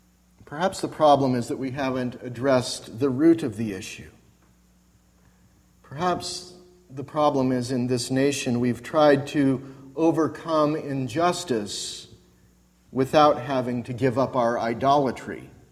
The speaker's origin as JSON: {"language": "English", "region": "Colorado", "country": "United States", "tie": "born or raised there", "said": "When I was growing up in Colorado, in the Mountain Time Zone"}